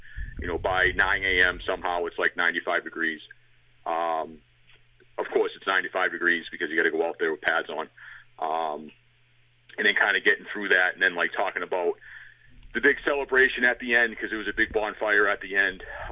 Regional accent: Everett, Massachusetts, United States; I'm from Everett. I don't really have, you know, I grew up in a triple decker, so it's not like we have a lot of money.

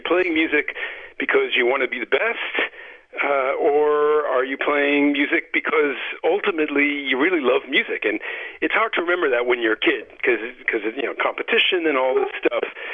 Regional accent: New York City, New York, United States; So I grew up in New York City, and I was good.

